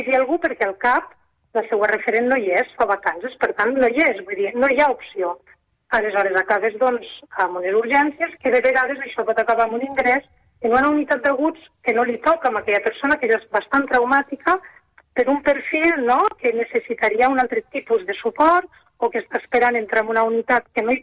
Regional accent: Tremp, Catalonia, Spain; També us dic que jo soc de Tremp, per tant, aquí al territori tenim molt pocs recursos.

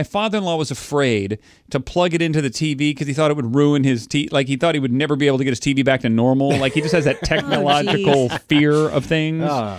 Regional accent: Kansas City, Missouri, United States; also born or lived in Arizona; I said, I grew up in Kansas City, so I've always been a Chiefs fan

